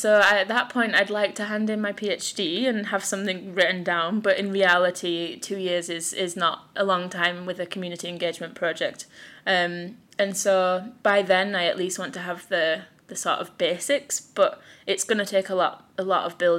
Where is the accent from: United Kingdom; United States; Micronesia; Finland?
United Kingdom; now in Iceland; I'm a British citizen, but living in Iceland and have lived in Iceland for 7 years now.